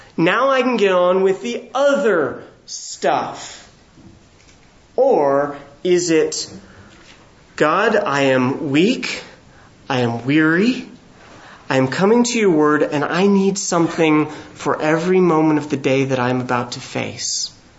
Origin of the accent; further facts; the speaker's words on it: California, United States; I'm from California. I rebel against everything.